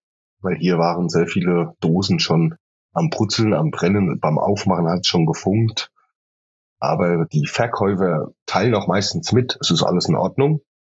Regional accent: Aschaffenburg, Bavaria, Germany; Ich komme aus Bayern. Fahre gerne nach Aschaffenburg in die Heimat.

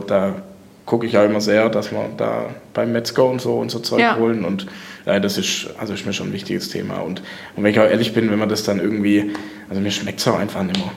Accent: Welzheim, Baden-Württemberg, Germany; ich bin halt ein sehr so regionaler Typ, mhm. Ja, so, ich bin in Welzheim aufgewachsen, wohne da immer noch, das bedeutet mir auch irgendwie viel

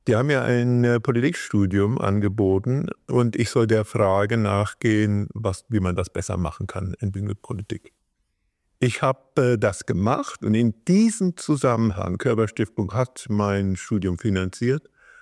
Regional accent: Southern Germany, Germany; moved away as an adult; Ich bin in Süddeutschland groß geworden bei meinen Eltern. Und als ich dann Abitur hatte, bin ich sofort abgehauen nach Norden und habe da in Hannover studiert

